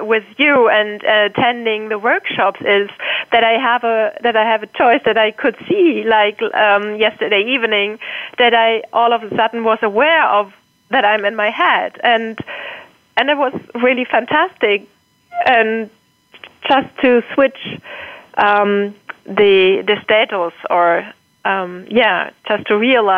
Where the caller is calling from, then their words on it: Hamburg, Germany; I'm calling in from Hamburg, Germany.